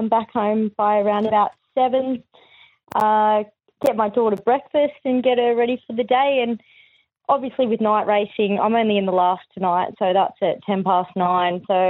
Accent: Queensland, Australia; also born or lived in Victoria; So I was born in Victoria but grew up in Queensland and moved back down to my dad

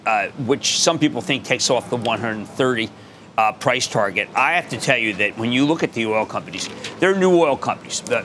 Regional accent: Philadelphia, Pennsylvania, United States; I'm from Philly.

